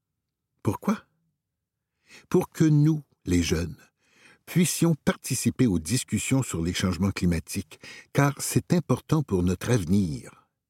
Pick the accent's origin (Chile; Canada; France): Canada; Wendake, Quebec; now in Ottawa, Canada; J'ai 20 ans et je suis originaire de Wendake, près de Québec. J'étudie en sciences politiques à l'Université d'Ottawa.